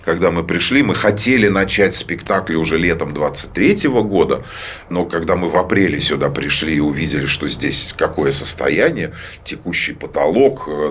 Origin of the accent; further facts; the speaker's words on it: Daugavpils, Latgale, Latvia; Я родом из Даугавпилса, я вернулся сюда, приехал сюда в 2020 году, в марте месяце, маму навестить и там по своим каким-то делам. И из-за ковида я здесь застрял. Как получилось, вот уже 5 лет.